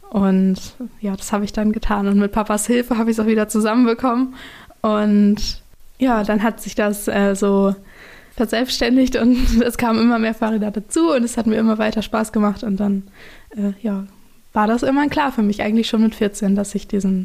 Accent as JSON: {"language": "German", "town": "Otterndorf", "region": "Lower Saxony", "country": "Germany", "said": "Ja, ich komme aus Otterndorf, bin da aufs Gymnasium gegangen bis zur 12. Klasse."}